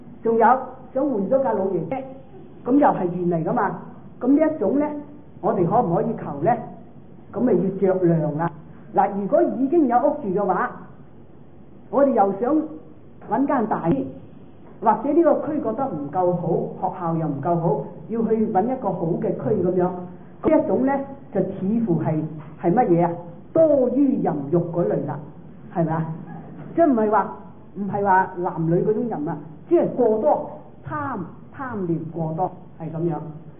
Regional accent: Guangdong, China

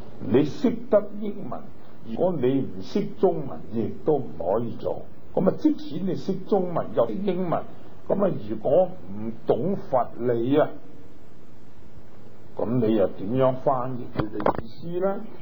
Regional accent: China; 才可以我們中國人呢有咁嘅恩缘

